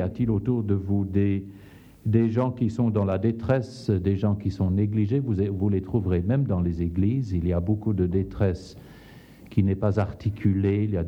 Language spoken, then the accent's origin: French; Zambia; also born or lived in Angola; Je suis moi-même fils de missionnaire. Je suis né en Zambie et j'ai vécu toute mon enfance tantôt en Zambie, tantôt en Angola.